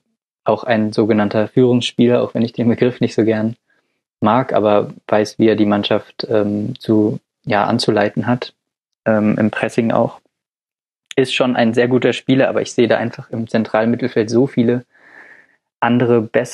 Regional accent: Dortmund, North Rhine-Westphalia, Germany; Den Namen wollte ich als Dortmunder jetzt nicht nennen, um nicht zu parteiisch zu wirken

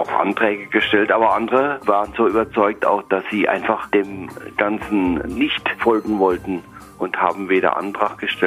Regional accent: West Berlin, Berlin, Germany; Für mich als Westberliner und als Westdeutscher war es natürlich schon mal was Besonderes

